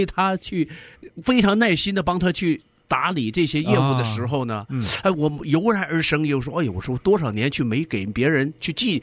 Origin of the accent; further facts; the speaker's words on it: China; 因为我们来自中国大陆，那边的大部分，当时我来的时候大部分都是国营的